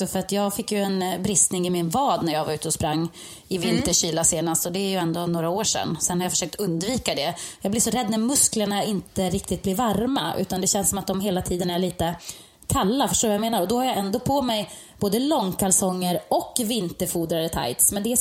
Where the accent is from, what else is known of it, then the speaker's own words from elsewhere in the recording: Jokkmokk, Norrbotten County, Sweden; Och jag är ju från Jokkmokk också, jag borde ju klara det där.